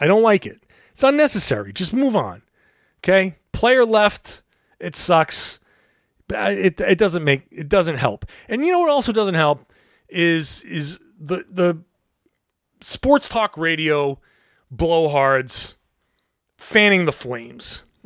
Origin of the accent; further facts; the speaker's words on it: Boston, Massachusetts, United States; I made sure everybody there knew I was from Boston.